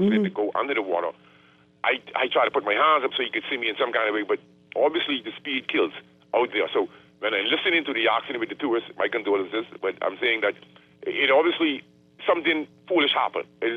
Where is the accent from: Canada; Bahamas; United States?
Bahamas; Fox Hill, New Providence; I know where Audley Street is, I grew up in Fox Hill